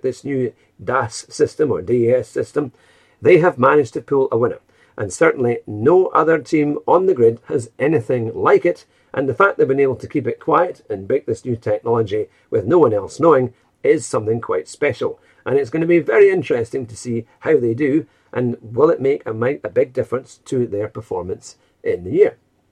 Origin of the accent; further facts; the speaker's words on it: United Kingdom; As a Brit